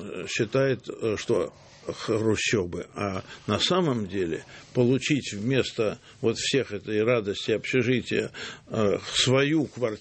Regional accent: Saint Petersburg, Russia; Ну, мой родной город, на самом деле, Ленинград.

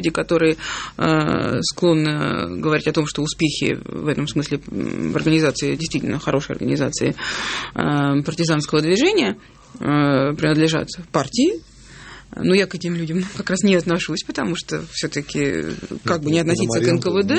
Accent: Saint Petersburg, Russia; В Ленинграде, в моем родном городе

